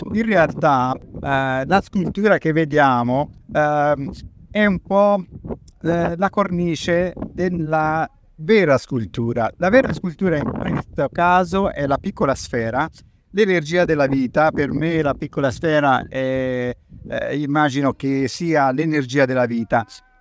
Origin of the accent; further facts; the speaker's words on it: Castiglion Fiorentino, Tuscany, Italy; Io sono di Castiglion Fiorentino, di Arezzo